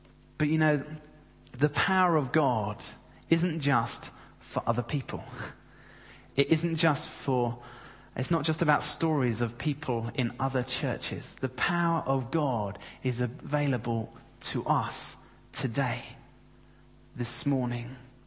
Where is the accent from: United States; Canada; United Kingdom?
United Kingdom; London; the church I grew up in London.